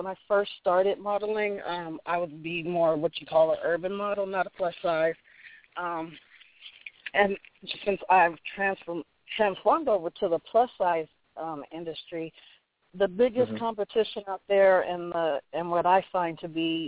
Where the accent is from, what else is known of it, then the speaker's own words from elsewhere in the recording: San Mateo, California, United States; I am from San Mateo, California, which is about 15 minutes outside of San Francisco.